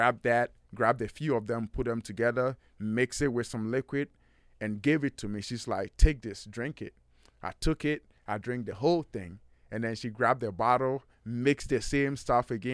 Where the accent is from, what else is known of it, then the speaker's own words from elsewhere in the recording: Ghana; And I'm born and raised in Ghana.